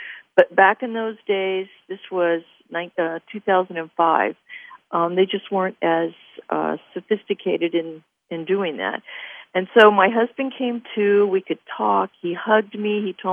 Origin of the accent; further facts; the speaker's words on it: California, United States; actually, I am out of town from California right now at a writer's workshop in upstate Washington State, but I am from California.